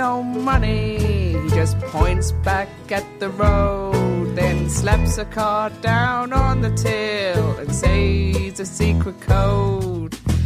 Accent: Camden, London, United Kingdom; In Camden. But I've got Irish parents

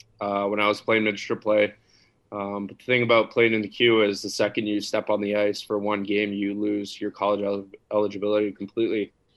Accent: Quebec, Canada; growing up in Quebec

